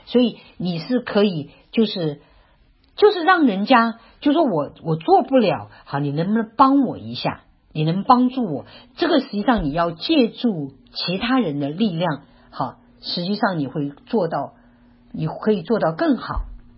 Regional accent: China; moved away as an adult; now in United States; 我们的同事常常笑话我是中国人，好我的口音嘛，我就说没当然啦，我说当然啦，这个我没有口音才怪呢

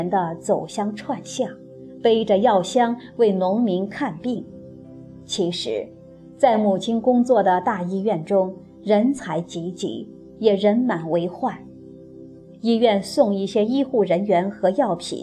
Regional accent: Wuhan, Hubei, China; born there; 可是我们都出生在武汉市，父母怎么会是贫农呢？

